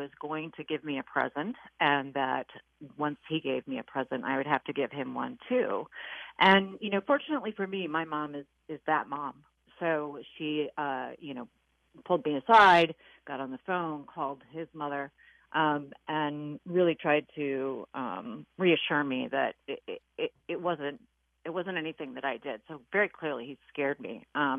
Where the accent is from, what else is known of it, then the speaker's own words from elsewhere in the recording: Iowa, United States; Yeah, so I was born and raised in Iowa, and rode the school bus every day.